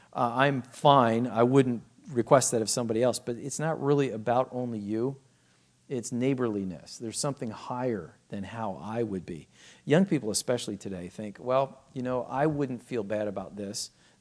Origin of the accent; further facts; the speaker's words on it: United States; As an American, we know that there's an amendment that says that we're not to be indentured servants.